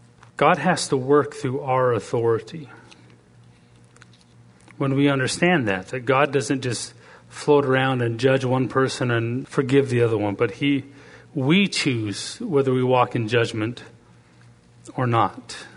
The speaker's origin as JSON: {"language": "English", "country": "Canada", "lives_now": "United States", "said": "I'm an American citizen, but I'm also a Canadian citizen. I'm proud of maple syrup and hockey and everything like that. Fries with gravy. I'm proud of anything Canadian."}